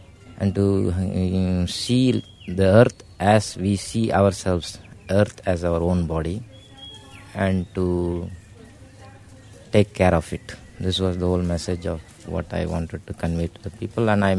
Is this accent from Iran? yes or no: no; Auroville, Tamil Nadu, India; from Auroville, at present living at Sincerity. I was born and brought up here in Auroville